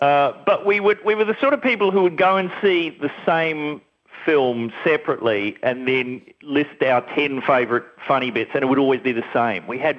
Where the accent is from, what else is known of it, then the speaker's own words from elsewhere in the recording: New Zealand; I was from New Zealand